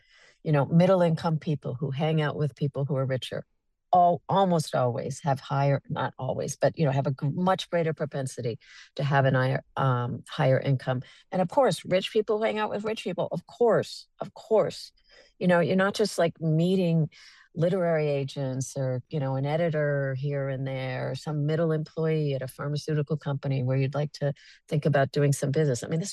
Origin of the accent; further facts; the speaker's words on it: Manhattan, New York, United States; You know, I grew up in Manhattan, and my father started out in a Greek coffee shop